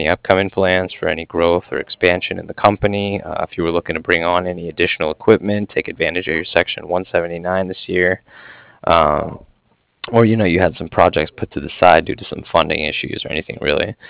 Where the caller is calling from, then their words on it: Cardiff, Wales, United Kingdom; And I'm calling from Cardiff. That's Cardiff, like Frank at the end.